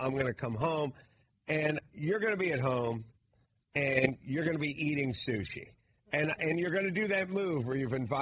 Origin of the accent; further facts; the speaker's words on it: North Hollywood, California, United States; I'm from North Hollywood. We didn't put an emphasis on brains.